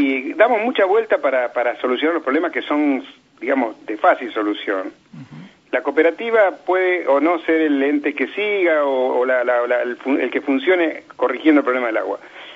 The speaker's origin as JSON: {"language": "Spanish", "town": "Fray Luis Beltrán", "region": "Santa Fe", "country": "Argentina", "tie": "born or raised there", "also_born_or_lived": "San Lorenzo", "said": "cuando yo nací en Beltrán prácticamente, porque nací en San Lorenzo, pero siempre viví acá. Nosotros, yo vivía en Sobrilía, en una cuadra más atrás"}